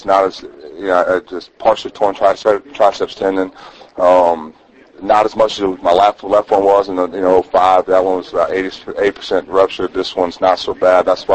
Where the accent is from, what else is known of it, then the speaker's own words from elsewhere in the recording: United States; but as an American, it's kind of hard not to.